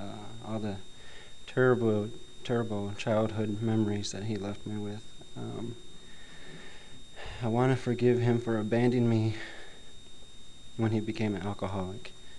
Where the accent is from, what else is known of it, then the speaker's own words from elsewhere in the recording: Toledo, Ohio, United States; I'm a sexaholic from Toledo.